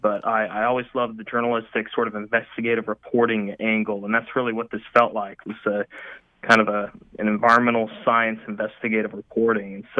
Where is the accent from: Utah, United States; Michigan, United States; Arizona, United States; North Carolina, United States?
North Carolina, United States; Charlotte; I was born and raised in Charlotte, and I thought I had a pretty good feel for what was around me